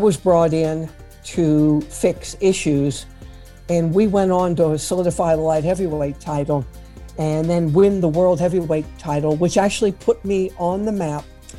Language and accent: English; New Orleans, Louisiana, United States; And she let me know she's coming to New Orleans, my hometown.